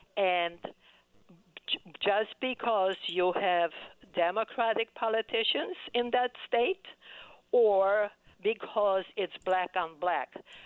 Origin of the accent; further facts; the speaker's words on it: Poland; accent: Polish; English is a second language; moved away; Polish. Yes, you are hearing Polish.